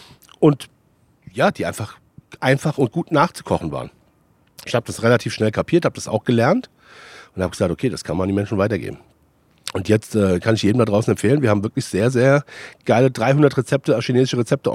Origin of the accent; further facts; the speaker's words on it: Frankfurt, Hesse, Germany; Aber als Frankfurter kannst du es halt nicht sagen.